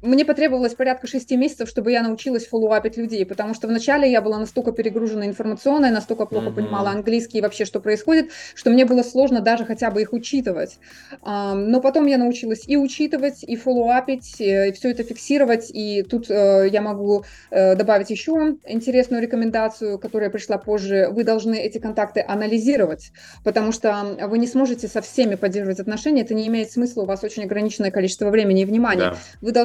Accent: Belarus; я поняла, что белорусы обладают большим человеческим потенциалом, мы можем работать на международной арене.

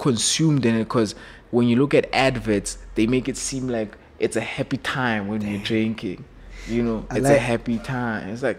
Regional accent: Mabopane, Gauteng, South Africa; also born or lived in Pretoria; I grew up in Mabopane.

